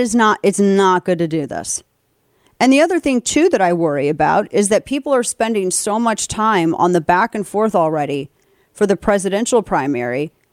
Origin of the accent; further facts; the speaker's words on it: Missouri, United States; Like in Missouri, my home state of Missouri, I liked Schmidt.